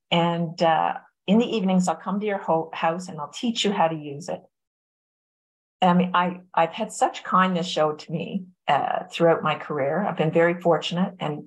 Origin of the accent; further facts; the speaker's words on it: Newfoundland and Labrador, Canada; accent: Newfoundland, very Irish; I came from a very small town in Newfoundland with a very unique accent, very Irish.